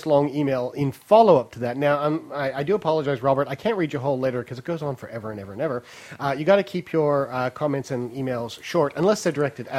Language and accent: English; Melbourne, Victoria, Australia; I grew up in Melbourne